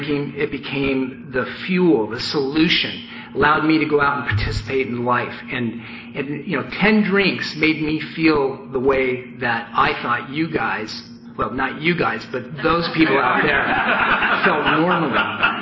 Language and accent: English; Portland, Oregon, United States; I grew up in Portland, and I was kind of a maybe upper middle class family.